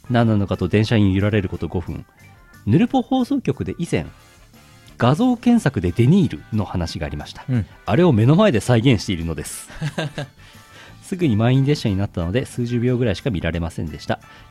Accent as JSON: {"language": "Japanese", "region": "Yamagata", "country": "Japan", "tie": "born or raised there", "said": "故郷の山形、来年は頑張ってくれないかな。"}